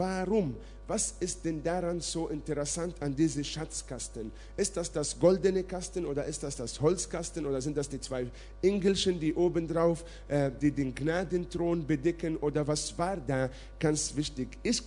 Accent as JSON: {"language": "German", "country": "Israel", "second_language": "German", "said": "also ich komme aus Israel"}